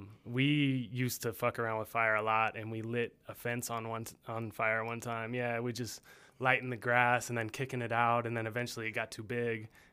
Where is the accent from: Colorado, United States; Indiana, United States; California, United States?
Colorado, United States; Denver; I'm from Denver, yeah. Awesome. Born and raised, yeah.